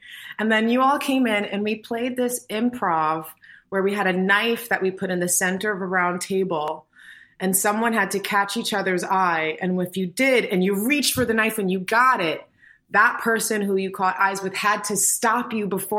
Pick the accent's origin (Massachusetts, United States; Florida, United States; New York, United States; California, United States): New York, United States; Like I grew up in New York, but I was like, and I was a latchkey kid, but I had to stay home.